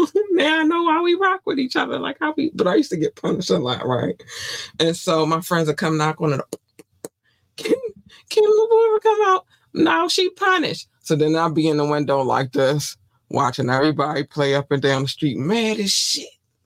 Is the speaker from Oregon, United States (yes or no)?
no; Baltimore, Maryland, United States; because I grew up in Baltimore City. So we were playing on concrete, fire escapes.